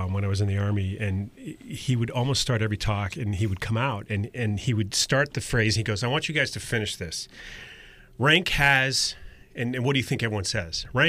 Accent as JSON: {"language": "English", "region": "Scotland", "country": "United Kingdom", "said": "I'm sorry, I'm Scottish"}